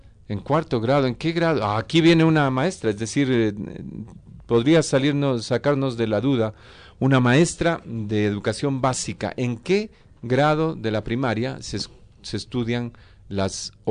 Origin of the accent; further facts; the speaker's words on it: Imbabura, Ecuador; Mi tierra es Imbabura.